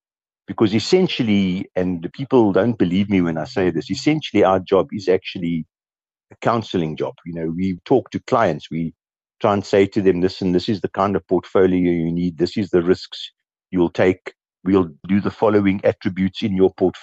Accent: Kimberley, Northern Cape, South Africa; also born or lived in Pietermaritzburg; I grew up in Kimberley, but I moved to Pietermaritzburg after I finished the army.

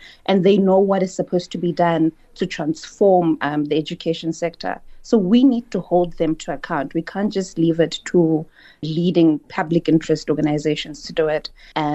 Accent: South Africa; that as South Africans, we really need to start seeing fixing the education system as a South African problem.

